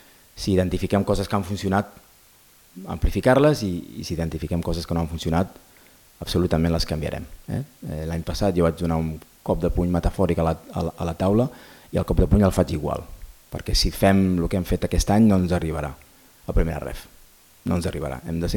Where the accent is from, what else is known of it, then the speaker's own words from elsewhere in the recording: Sabadell, Catalonia, Spain; jo, com que soc de Sabadell, m'ho puc permetre